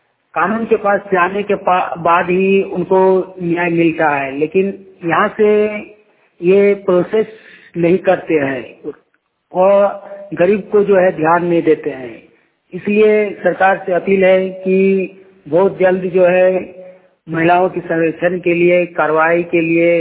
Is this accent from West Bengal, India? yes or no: no; Jharkhand, India